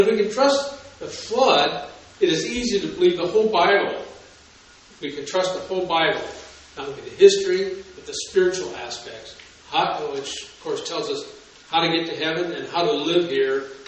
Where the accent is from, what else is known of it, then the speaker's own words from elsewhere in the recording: Washington, United States; Since I'm from Washington State, I just couldn't help but to study these things for years